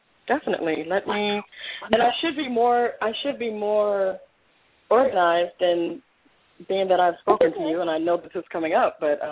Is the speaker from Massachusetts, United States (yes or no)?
no; Redondo Beach, California, United States; I am from California. I'm from Southern California.